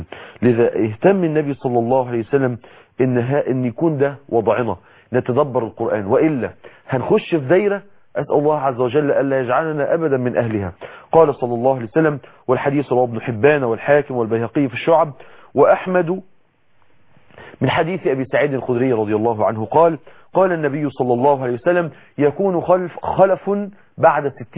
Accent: Mansoura, Dakahlia, Egypt

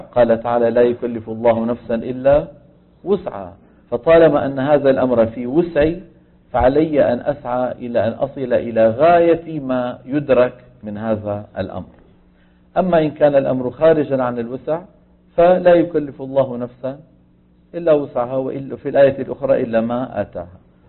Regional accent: Damascus, Damascus Governorate, Syria; وهو من القراء المعدودين عندنا في دمشق

